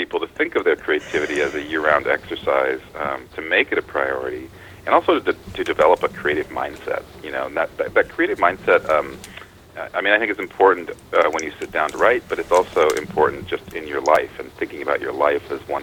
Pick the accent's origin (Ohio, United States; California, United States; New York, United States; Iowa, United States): Iowa, United States; Oskaloosa; There is a family also in my hometown of Oskaloosa, Iowa, who has done NaNoWriMo together